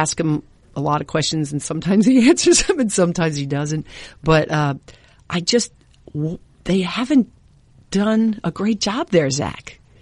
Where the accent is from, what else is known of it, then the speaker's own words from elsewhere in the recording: Boston, Massachusetts, United States; he would never even look at me, never mind talk to me, just because I was from Boston.